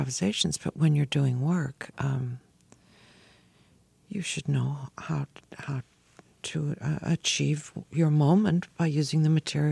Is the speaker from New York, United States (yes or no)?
yes; Buffalo, New York, United States; I grew up in Buffalo.